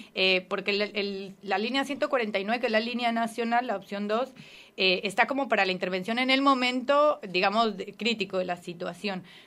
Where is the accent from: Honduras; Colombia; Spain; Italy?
Colombia; now in La Pampa, Argentina; soy colombiana, sí. Yo ya hace 12 años vivo en Argentina, pero bueno, soy de Colombia y acá en La Pampa estoy hace un año y medio larguito ya.